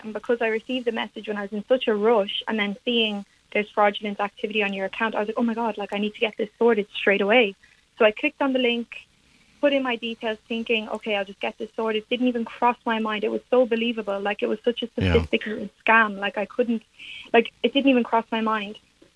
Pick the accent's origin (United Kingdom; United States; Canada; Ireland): Ireland; Wicklow, Leinster; I'm from Wicklow and I go to college in Limerick, so I don't have the option to commute